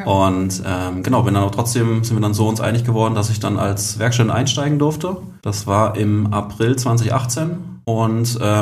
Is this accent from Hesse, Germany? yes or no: yes; Rüsselsheim, Hesse, Germany; Also bin gebürtiger Rüsselsheimer, also komme aus dem Rhein-Main-Gebiet, dort eben groß geworden.